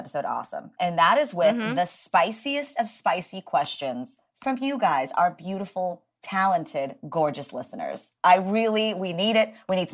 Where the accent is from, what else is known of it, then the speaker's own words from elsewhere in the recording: Texas, United States; Well, I'll tell you that I am disappointed in my home state